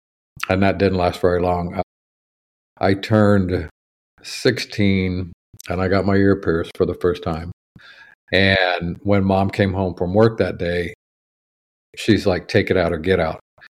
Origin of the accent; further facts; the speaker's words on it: Kansas City, Missouri, United States; Kansas City, Missouri.